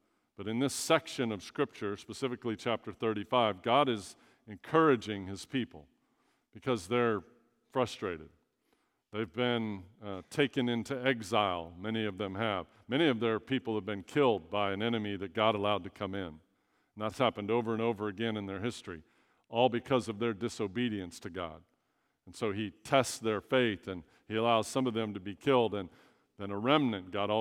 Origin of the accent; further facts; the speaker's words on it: Alabama, United States; I didn't really understand that in junior high, growing up in Alabama.